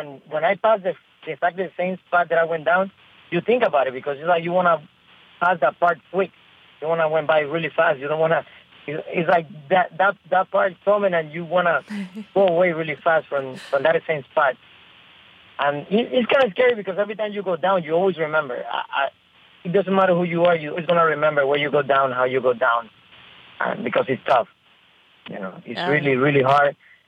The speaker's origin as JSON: {"language": "English", "region": "Maryland", "country": "United States", "tie": "born or raised there", "said": "winning Maryland, I was like to win big races in Maryland because that's one of my hometown too."}